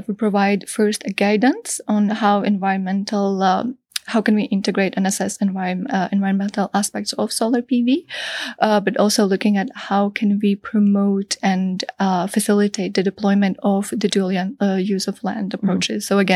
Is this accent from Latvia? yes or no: yes; Latvia; Yeah, so just a bit of a background, because I come from Latvia.